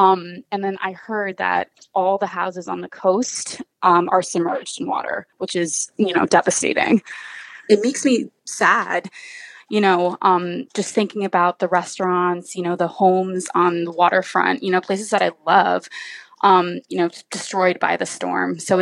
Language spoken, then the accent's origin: English; St. Petersburg, Florida, United States; now in Sarasota, United States; So I am originally from St. Pete. I'm a PhD student going to the University of South Florida.